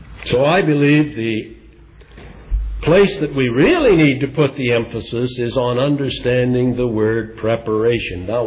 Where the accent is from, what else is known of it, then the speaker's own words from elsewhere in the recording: Iowa, United States; When I was growing up in Iowa